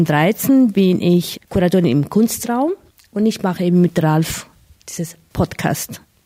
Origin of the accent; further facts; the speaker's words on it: Tuscany, Italy; now in Munich, Germany; Ich komme ursprünglich aus Italien und zwar aus der Toskana in der Nähe von Carrara, da wo die Marmor auch herkommt. Ich wohne aber seit vielen, vielen Jahren hier in München.